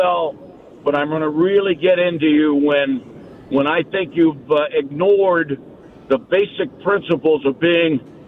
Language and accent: English; Rochester, New York, United States; 2 disc jockeys from the number one radio station in my hometown, Rochester, that came into the Pussycat all the time